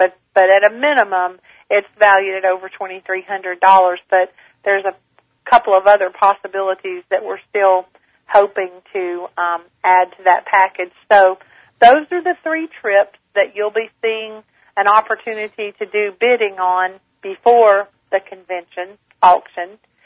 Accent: Nashville, Tennessee, United States; Country Music USA, which, of course, is my hometown, Nashville, Tennessee.

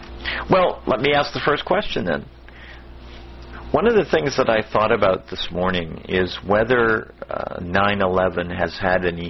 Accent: Miami, Florida, United States; Good evening. … from Miami, Florida, and it's a pleasure to have all of you with me.

